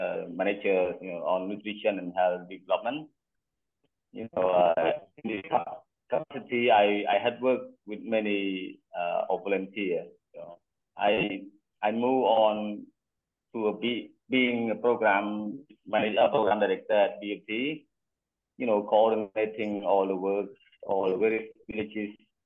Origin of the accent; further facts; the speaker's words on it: Cambodia; now in Siem Reap, Cambodia; I was originally from the Thai border, where I about 20 years ago. And I moved to Siem Reap when I was about 19 and 20 years of age.